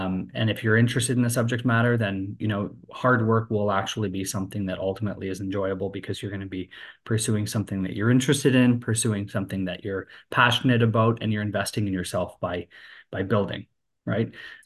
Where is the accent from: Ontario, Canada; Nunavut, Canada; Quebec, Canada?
Ontario, Canada; Ottawa; also born or lived in Moncton, Canada; So I was born in Moncton, New Brunswick. My parents lived in Shediac at the time, which is a small city outside of Moncton. But we moved to Ottawa when I was quite young